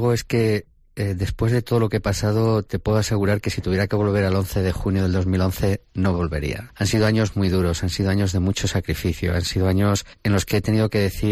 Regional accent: Daimiel, Castilla-La Mancha, Spain; Nada me ha hecho más más orgulloso, repito, que ser alcalde de mi pueblo. Yo creo que por qué no una cuarta, ¿no? Yo creo que el trabajo está hecho, el trabajo es una situación que ha cambiado por completo la fisonomía del ayuntamiento de Daimiel

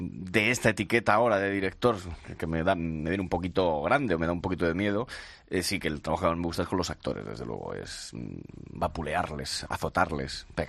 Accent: Murcia, Region of Murcia, Spain; en Murcia, en mi tierra

